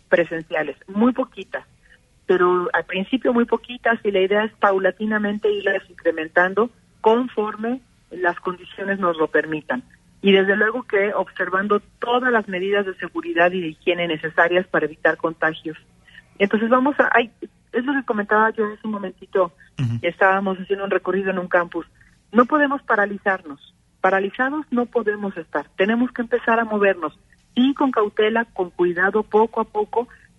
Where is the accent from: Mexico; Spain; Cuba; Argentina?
Mexico